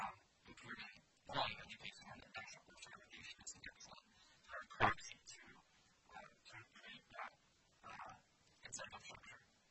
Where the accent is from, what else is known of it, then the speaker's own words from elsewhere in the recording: Kenya; I know growing up in Kenya